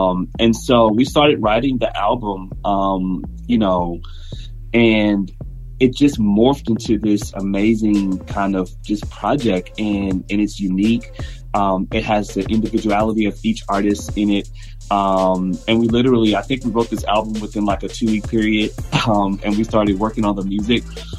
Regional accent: New Orleans, Louisiana, United States; now in Houston, United States; I'm originally from New Orleans, and I'm a church boy too. Came up in Grady St. Stephen with that good Bishop Paul Morton preaching.

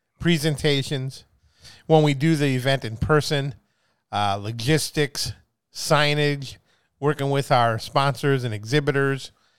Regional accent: Milwaukee, Wisconsin, United States; We're here from Milwaukee.

